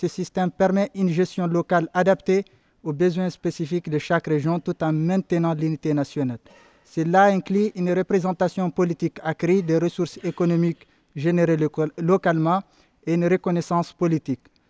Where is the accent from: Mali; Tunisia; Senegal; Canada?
Mali; Azawad; Je viens de la région de l'Azawad.